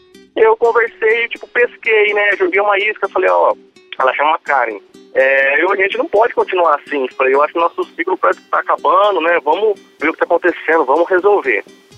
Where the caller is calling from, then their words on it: Catanduva, São Paulo, Brazil; Eu falo de Catanduva, São Paulo.